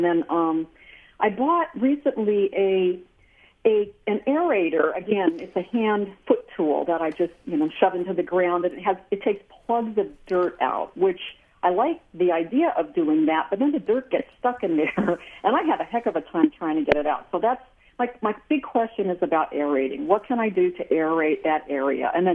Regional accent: California, United States; now in Rhinelander, United States; I'm from California, so this is a very new area to me.

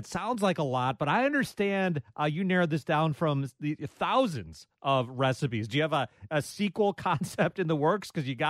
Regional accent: Michigan, United States; I'm from Michigan, that checks out.

